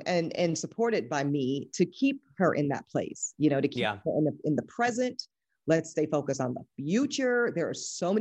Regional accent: the South, United States; I'm also from the South, different sensibilities. So I'm used to kind of big old, huge, warm welcomings of new people

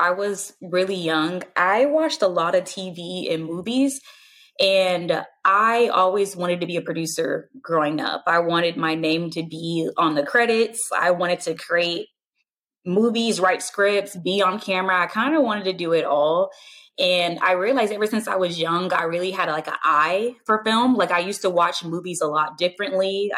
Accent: Dallas, Texas, United States; now in Frisco, United States; I'm from Dallas, Texas, live in Frisco.

